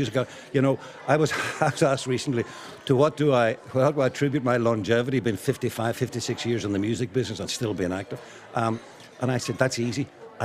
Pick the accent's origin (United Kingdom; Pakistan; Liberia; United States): United Kingdom; Derry, Northern Ireland; now in Ireland; I'm from Derry, so I had no, you know, Northsiders feel very strongly about the north side.